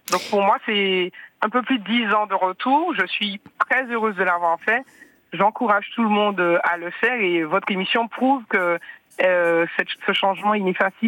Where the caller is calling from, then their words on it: Martinique, France; je suis de la Martinique et tout dans l'émission du jour fait écho à ce que nous on vit très souvent aux Antilles